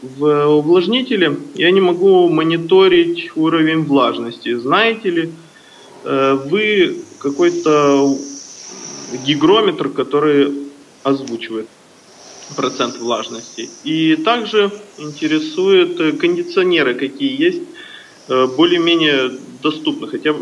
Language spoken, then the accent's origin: Russian; Odesa, Odesa Oblast, Ukraine; я из Одессы, у меня два вопроса и одна мысль.